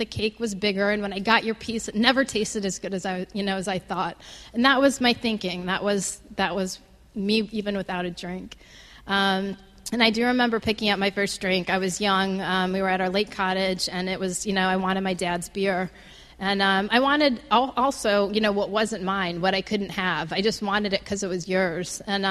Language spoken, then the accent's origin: English; Fort Wayne, Indiana, United States; I'm from Fort Wayne, Indiana, the youngest of three.